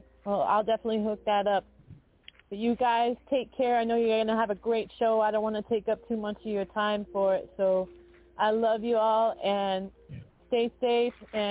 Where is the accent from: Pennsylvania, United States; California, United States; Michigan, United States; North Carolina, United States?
Michigan, United States; Detroit; born there; from the moment I was born in Motown in Detroit.